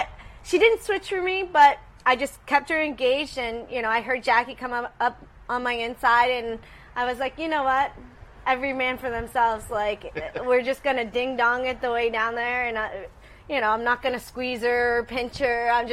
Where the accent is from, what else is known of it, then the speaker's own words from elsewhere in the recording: Saratoga Springs, New York, United States; knowing that I won at Saratoga, my hometown, as well.